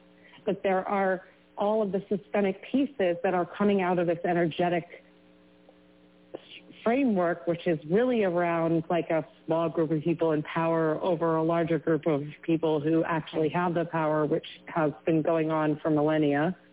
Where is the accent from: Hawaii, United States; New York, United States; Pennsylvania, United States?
New York, United States; Manhattan; I was born and raised in Manhattan. My father is from Ethiopia. My mom is British Isles background and settler colonialist family.